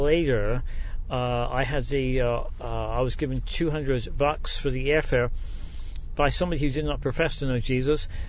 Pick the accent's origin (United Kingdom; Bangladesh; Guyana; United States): United Kingdom; Bournemouth, South West England; also born or lived in Bath; I grew up in Bournemouth. I was born in Bath, not in the Bath, but born in Bath, England, I guess the home of the Roman Bath.